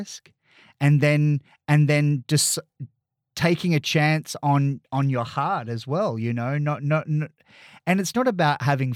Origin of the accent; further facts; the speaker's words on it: Australia; I'm really proud as an Australian